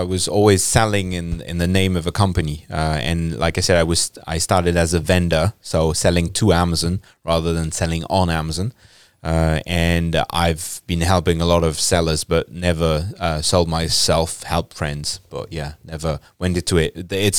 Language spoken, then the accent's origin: English; France; also born or lived in Turkey / Germany / United Kingdom; I was born and raised in France, but my mom is British, my dad is French. I lived in France, but I also lived in Turkey. I lived a bit in Germany, in the UK